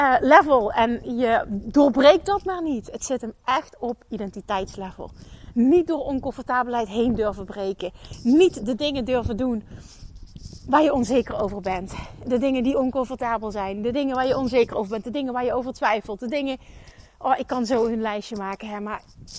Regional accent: Limburg, Netherlands; accent: Limburg; Ik met mijn Limburgse accent.

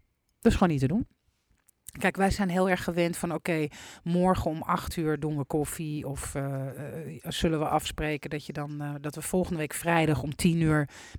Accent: Netherlands; En wij als Nederlanders kennen dat helemaal niet.

